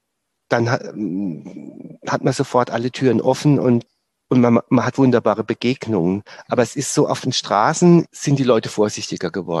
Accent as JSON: {"language": "German", "region": "Electoral Palatinate (Kurpfalz)", "country": "Germany", "said": "Kurpfälzer, ja."}